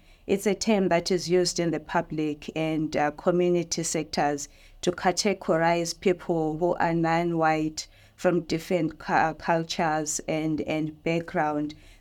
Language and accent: English; Zimbabwe; now in Australia; He was just turning four when we came to Australia from Zimbabwe. And I also have a six-year-old boy who was born here in Australia. So I identify as a person of the global majority, but by heritage and descent, I'm from Southern Africa.